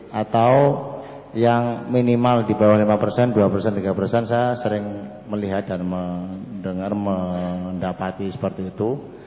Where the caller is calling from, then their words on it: Wonogiri, Central Java, Indonesia; Saya dari Resa Wonogiri … Tepatnya Prom Sewani Resa Wonogiri Silogiri.